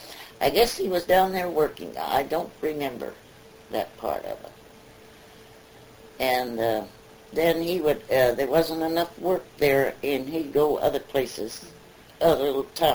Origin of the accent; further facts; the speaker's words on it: Santa Fe Springs, California, United States; born there; moved away as an adult; also born or lived in Texas; See, I was, my birth certificate says I was born in Texas, but I wasn't. I was born over here in Santa Fe Springs, California. But when I came out here, after I grew up and married and came out here